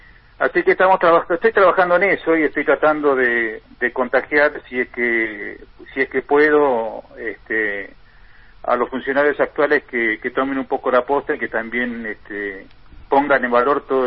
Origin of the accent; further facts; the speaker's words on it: Río Grande, Tierra del Fuego, Argentina; born there; now in Ushuaia, Argentina; Para mí Río Grande ha sido un poco mi cuna, mi ciudad en la que nací, y bueno, y después todos los años que estoy viviendo en Ushuaia, que es donde me he desarrollado en este mundo que es el turismo